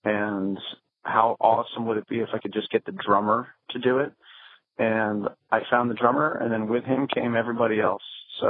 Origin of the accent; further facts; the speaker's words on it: Virginia, United States; now in Rhode Island, United States; I'm from Virginia. I've been living in Rhode Island for the last 14 years or so.